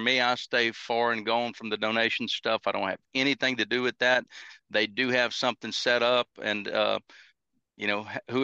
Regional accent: United States; it makes me mad as an American.

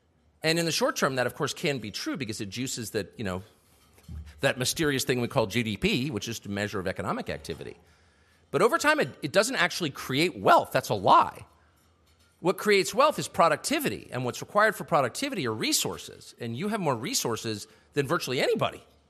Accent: United States; I love the United States above all. I am American.

